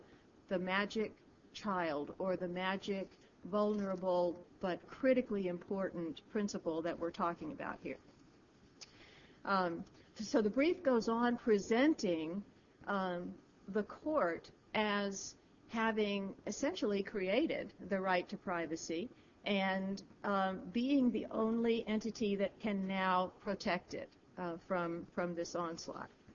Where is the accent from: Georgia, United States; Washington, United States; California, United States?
Georgia, United States; The antagonist is the state of Georgia, my home state, I would say.